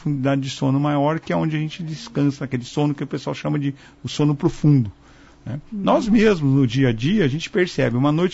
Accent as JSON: {"language": "Portuguese", "country": "Brazil", "said": "Isso é, para mim, uma coisa triste, falando como brasileiro, né, como consumidor do nosso país"}